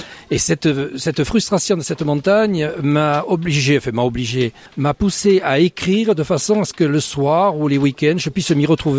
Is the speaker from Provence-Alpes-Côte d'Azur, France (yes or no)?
yes; Carpentras, Provence-Alpes-Côte d'Azur, France; born there; now in Paris, France; je suis né à Carpentras, devant cette haute montagne. Et je suis parti de Carpentras